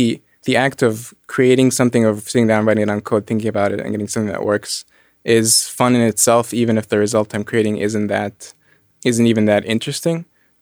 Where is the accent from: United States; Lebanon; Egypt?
Egypt; born or raised there